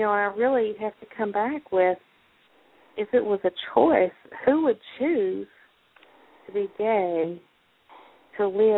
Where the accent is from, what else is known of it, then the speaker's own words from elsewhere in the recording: Kentucky, United States; well, there's no gay people that live here. I grew up in Eastern Kentucky. Of course there was.